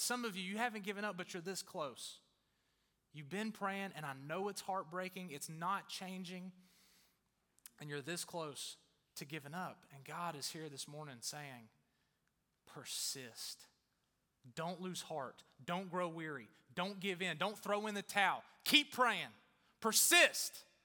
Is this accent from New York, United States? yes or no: no; Texas, United States; And it's Northern Virginia. I'm from Texas.